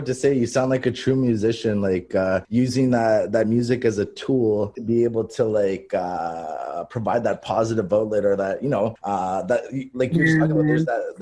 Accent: Rankin Inlet, Nunavut, Canada; originally I'm from Rankin Inlet, and that's in Nunavut.

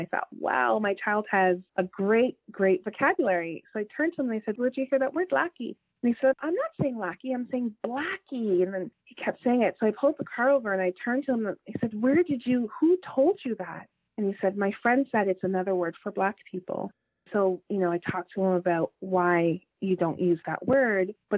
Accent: Toronto, Ontario, Canada; I grew up in Jane and Finch, which in Toronto they refer to as a high priority neighborhood, meaning that there were a lot of immigrants and poor people and racialized people who lived in the community.

